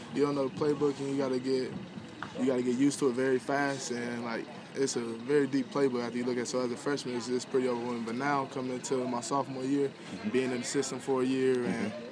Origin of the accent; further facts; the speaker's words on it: Dayton, Ohio, United States; Yes, sir. I'm from Dayton, Ohio.